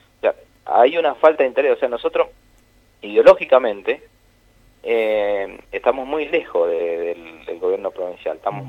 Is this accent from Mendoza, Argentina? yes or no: yes; Mendoza, Argentina; y eso no nos sirve como mendocinos